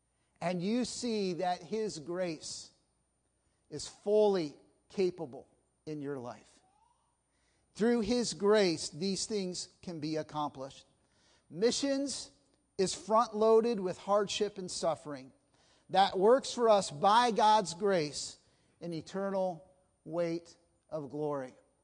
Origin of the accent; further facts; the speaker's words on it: Goroka, Eastern Highlands, Papua New Guinea; I was sitting in that airplane in the tiny airport in Goroka, PNG, my hometown